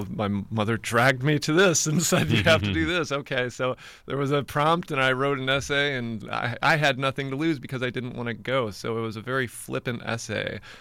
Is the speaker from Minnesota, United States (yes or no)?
no; Griffith, Indiana, United States; also born or lived in Chicago; I grew up primarily in Northwest Indiana, in a little suburb called Griffith, really close to Gary.